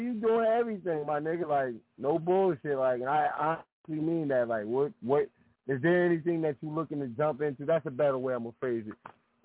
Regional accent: New Jersey, United States; He's from New York. I'm from Jersey.

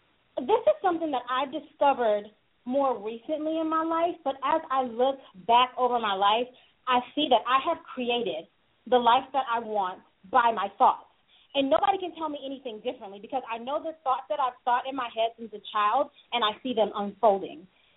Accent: Florida, United States; Hello, Robert. … I am from Florida.

